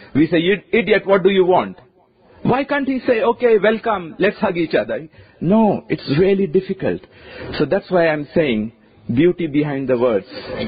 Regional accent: India; I come from India, and in India, we have caste system.

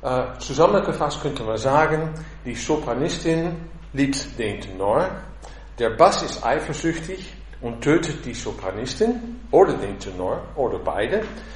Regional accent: Netherlands; now in Essen, Germany; Ich bin Anfang 1992 aus Holland nach Essen gekommen.

